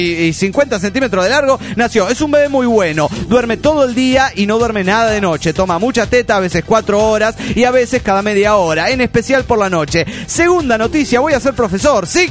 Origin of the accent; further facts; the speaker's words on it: Lima, Peru; la Semana Santa es el tiempo que más me acuerdo de mi ciudad natal, de Lima, Perú.